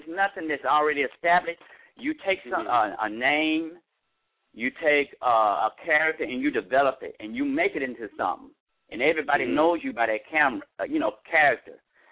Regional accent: Milledgeville, Georgia, United States; Milledgeville, Georgia. It's like 36 miles from Macon, Georgia. It's about 150 miles from Atlanta, Georgia.

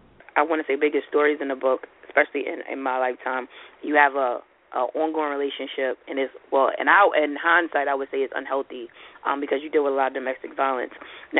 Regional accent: Brooklyn, New York, United States; I'm a Brooklyn girl, too, so I definitely know, you know, that Brooklyn pride.

